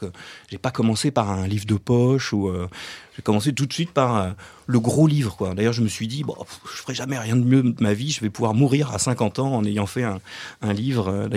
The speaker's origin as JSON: {"language": "French", "town": "Paris", "region": "Île-de-France", "country": "France", "said": "Hein, moi, je suis parisien."}